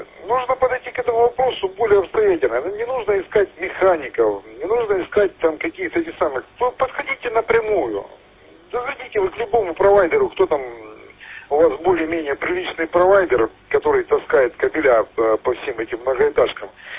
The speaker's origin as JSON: {"language": "Russian", "region": "Donbas", "country": "Ukraine", "said": "Давайте, мужики, я с Донбасса"}